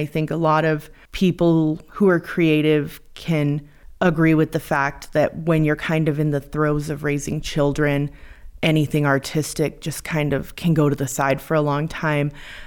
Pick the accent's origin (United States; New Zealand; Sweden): United States; Great Falls, Montana; I grew up in Great Falls and attended, you know, CMR and Great Falls High.